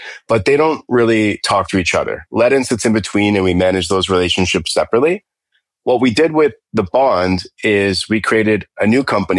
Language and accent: English; Ontario, Canada; I grew up in an area just outside of Toronto.